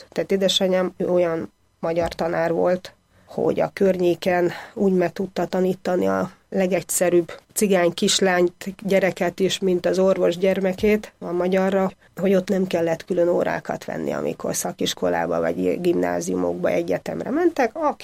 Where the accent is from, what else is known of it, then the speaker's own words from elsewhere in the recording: Ozun, Covasna, Romania; Én Erdélyben születtem, és annak is a legdéli csücskéjében, Uzon nevezetű községben, az nagyon közel van a határhoz, a régi határhoz, pár kilométer